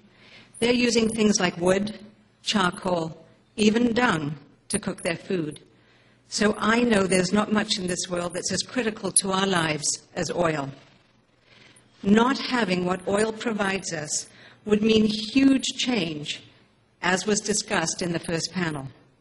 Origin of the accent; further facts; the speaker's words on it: Malawi; I grew up in Malawi. It's one of the poorest countries in Africa.